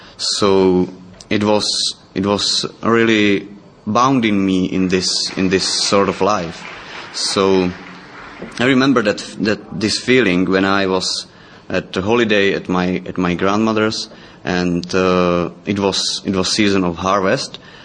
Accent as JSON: {"language": "English", "country": "Czechia", "second_language": "English", "said": "and I'm from Czech Republic."}